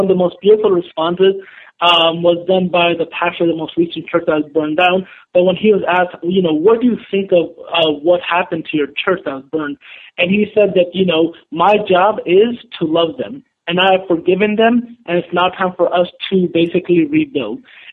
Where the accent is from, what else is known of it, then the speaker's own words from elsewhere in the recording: United States; As American Muslims, we realize and recognize that our liberation is completely linked with the African-American struggle for justice, equality, and fairness within this country.